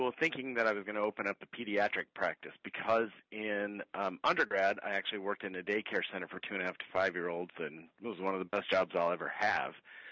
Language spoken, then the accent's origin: English; Colorado, United States; I grew up in rural Colorado. A town in the northeastern corner of Colorado has about 1,200 people. There were 33 people in my high school class. My dad was a farmer.